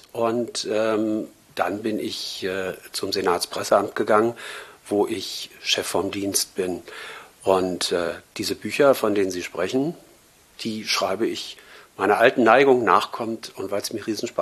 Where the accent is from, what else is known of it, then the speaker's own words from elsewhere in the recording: Berlin, Germany; born there; ich bin 1960 in West-Berlin geboren.